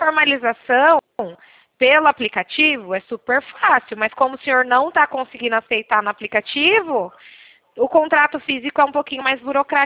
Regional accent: São Paulo, Brazil; eu sou de São Paulo

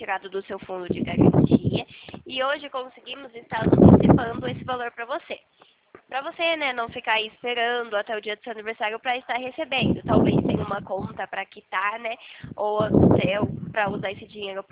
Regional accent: Nova Odessa, São Paulo, Brazil; Eu sou daqui de Nova Odessa, fica perto de Campinas.

